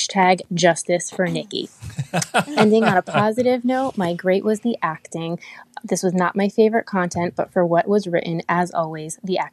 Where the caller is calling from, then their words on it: New Jersey, United States; from New Jersey